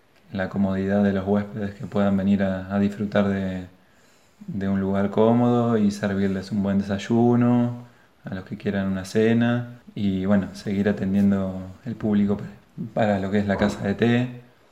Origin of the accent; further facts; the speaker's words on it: San Fernando, Buenos Aires Province, Argentina; Yo soy de San Fernando y yo de Becker.